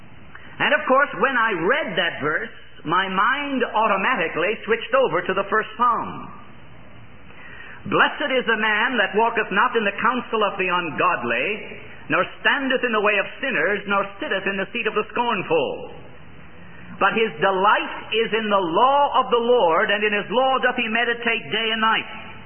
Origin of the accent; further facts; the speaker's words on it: Ireland; I was born in Ireland, raised in Ireland, went to medical school in Ireland.